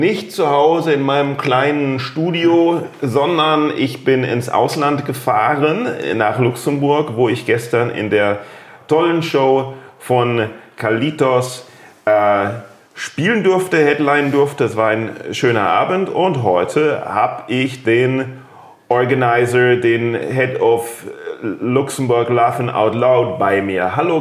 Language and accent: German; Mexico; Ich bin Mexikaner.